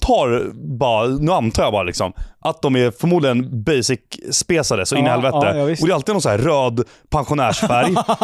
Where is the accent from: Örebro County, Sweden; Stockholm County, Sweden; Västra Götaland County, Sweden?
Stockholm County, Sweden; Värmdö; Vi är från Värmdö, för jag som inte hänger med.